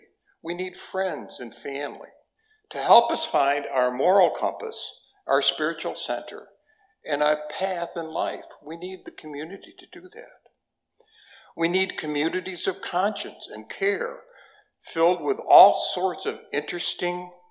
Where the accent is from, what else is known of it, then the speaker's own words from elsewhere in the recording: Vermont, United States; and I grew up in Vermont. Of course, he grew up in the same town.